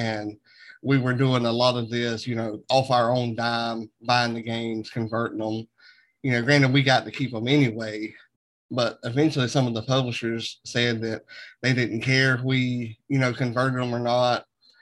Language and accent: English; Canada; accent: Canadian; He makes fun of my Canadian accent. I make fun of his Texas accent, and we just have a good time.